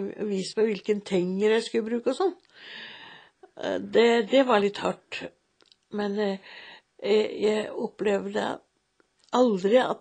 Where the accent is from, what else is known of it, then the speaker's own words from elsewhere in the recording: Senja, Troms, Norway; Det var meningen jeg skulle gå inn i sykepleien da når jeg kom fra Senja